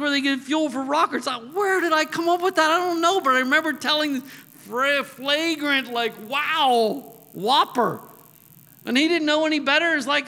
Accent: United States; Like right here, here's my card. I'm an American, and I can have a lot of opinions and, you know, unverified whatever.

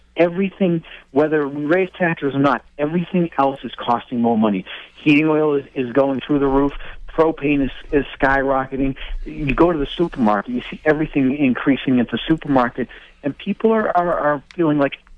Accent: Kingston, Massachusetts, United States; I know for myself, I grew up in Kingston. I went to Silver Lake Regional High School. So I know a lot about the community.

